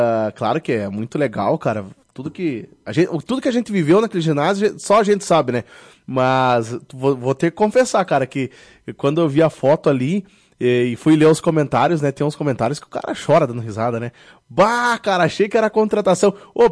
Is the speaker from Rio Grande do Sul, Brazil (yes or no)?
yes; Rio Grande do Sul, Brazil; pra nós que somos do Rio Grande do Sul